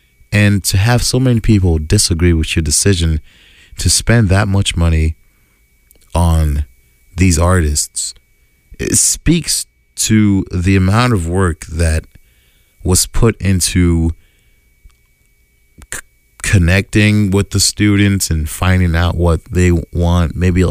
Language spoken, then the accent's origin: English; Houston, Texas, United States; now in Boston, United States; I'm from Houston, Texas, and people are nice on the sidewalks